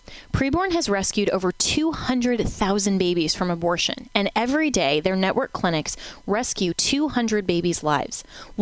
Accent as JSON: {"language": "English", "region": "Florida", "country": "United States", "tie": "born or raised there", "said": "I'm so very proud of my home state and the preparedness here"}